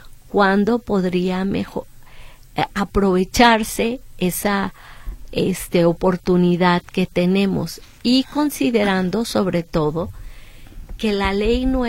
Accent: Mexico; Nosotros como mexicanos que tenemos este beneficio

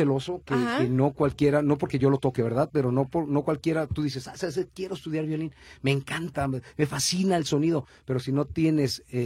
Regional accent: Santa Teresita, Mexico; born there; Yo nací en Santa Teresita

